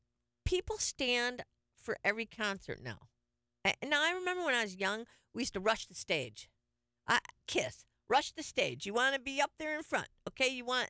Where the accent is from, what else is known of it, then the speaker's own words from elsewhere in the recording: Detroit, Michigan, United States; I'm from Detroit. We had Joe Louis Arena, Cobo Hall.